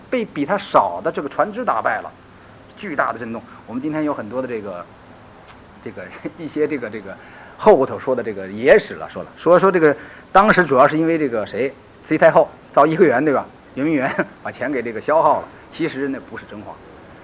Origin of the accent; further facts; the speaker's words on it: China; 我们从大陆来的人都看过这个甲午海战